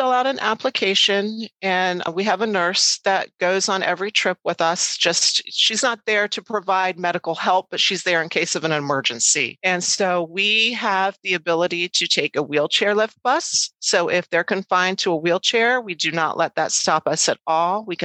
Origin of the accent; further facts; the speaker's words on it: Alexandria, Virginia, United States; Yeah, I grew up in Alexandria. My dad worked at Andrews Air Force Base for 40 years.